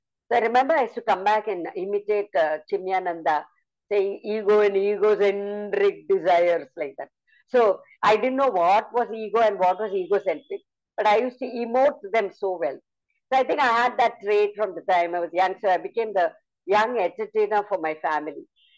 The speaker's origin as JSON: {"language": "English", "town": "Mumbai", "region": "Maharashtra", "country": "India", "tie": "born or raised there", "first_language": "Tamil", "second_language": "English", "said": "And she would tell it in Tamil, that was my mother tongue. And in Bombay, the second language was Hindi, and the third language Marathi. First language was English."}